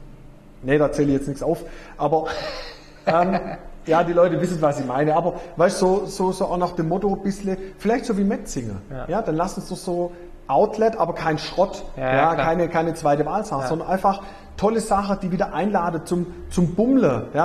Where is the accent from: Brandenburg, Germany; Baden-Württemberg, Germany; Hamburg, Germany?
Baden-Württemberg, Germany; Herrenberg; Weil ich bin in Herrenberg aufgewachsen, da war die ganze Straße nur belebt.